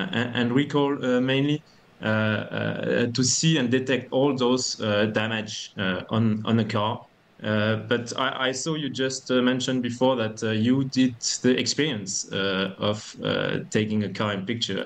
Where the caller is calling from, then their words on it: Marseille, Provence-Alpes-Côte d'Azur, France; So I'm just calling you from Marseille, France.